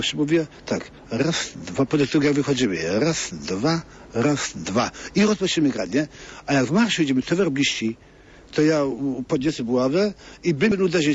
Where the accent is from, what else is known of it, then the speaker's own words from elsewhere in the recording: Leszno, Greater Poland Voivodeship, Poland; born there; ja urodziłem się tu w Lesznie.